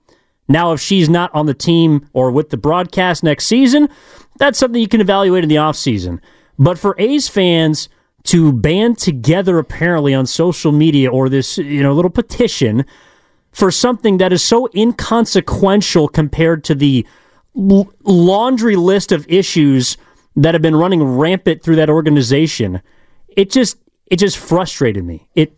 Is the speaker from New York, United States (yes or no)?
no; California, United States; those that know me know that I'm from the East Bay, so grew up big Warriors fan